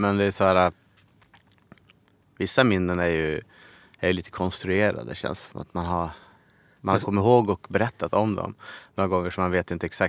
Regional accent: Umeå, Västerbotten County, Sweden; now in Stockholm, Sweden; jag hade bott utanför Södermalm sen jag flyttade till Stockholm. Så jag är ju från Umeå

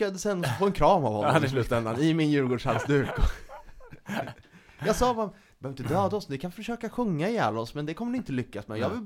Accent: Malmö, Skåne, Sweden; Nej, jag är från Skåne. Jag är från Malmö.

